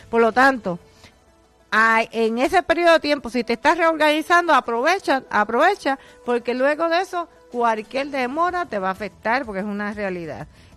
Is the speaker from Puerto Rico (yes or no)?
yes; Puerto Rico; Primero menciono porque Atillo es mi pueblo.